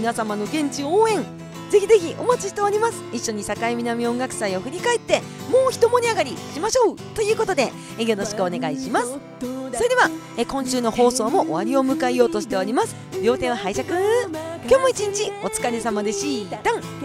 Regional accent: Kushiro, Hokkaido, Japan; 私の地元釧路市

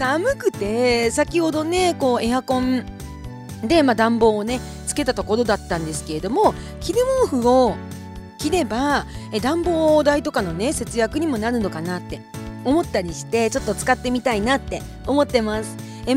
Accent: Kushiro, Hokkaido, Japan; moved away; 私のね、地元の釧路にサイゼリアがなくって、初めて上京してきた時に

